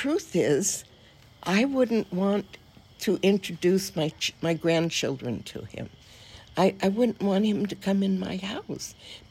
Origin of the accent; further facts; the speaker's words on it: Los Angeles, California, United States; also born or lived in upstate New York; You know, I'm from Los Angeles, But not a, you know, I lived out in the valley when it was full of orchards and that kind of thing. And I lived in New York, upstate New York, again, orchards, country.